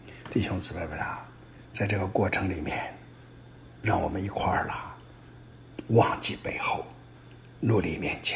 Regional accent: China; 我们中国人有句话说，士别三日都要当刮目相看。

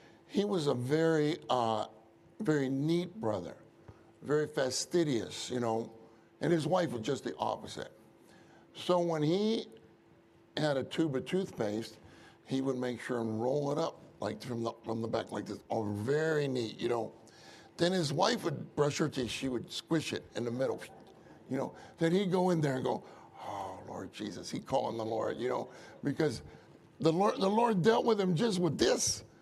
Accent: Pittsburgh, Pennsylvania, United States; You know, I grew up in Pittsburgh where David went to school, you know.

